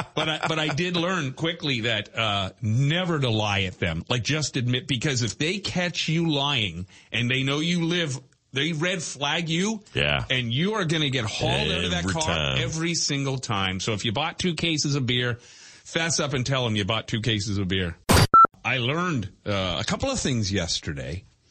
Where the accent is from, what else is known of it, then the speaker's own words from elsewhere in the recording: Toronto, Ontario, Canada; we're from Toronto.